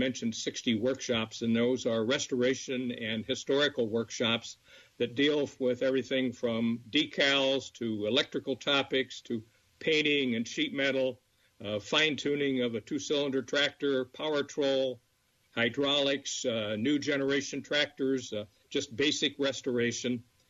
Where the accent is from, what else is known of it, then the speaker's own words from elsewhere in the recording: Hillsdale, Illinois, United States; grandfather was a John Deere dealer in Hillsdale, Illinois, just north of the Quad Cities for 47 years. So I grew up around John Deere's.